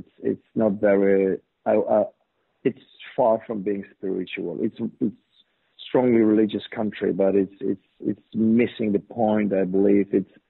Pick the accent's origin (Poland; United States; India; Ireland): Poland; born or raised there; English is a second language